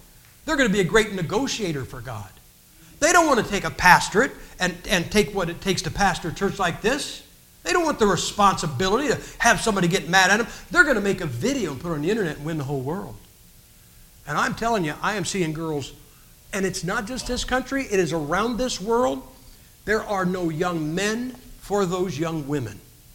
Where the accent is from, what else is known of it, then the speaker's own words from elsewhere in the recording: Massillon, Ohio, United States; Now, I'm from Massillon, Ohio. Guys, Massillon, Ohio is where pro football got its start. Our high school stadium seats 24,000 people.